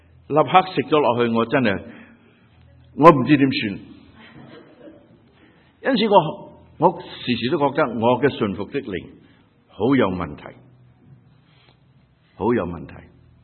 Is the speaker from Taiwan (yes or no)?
no; Hong Kong; 我们香港人口的 GDP 即是平均收入是23,000元美金。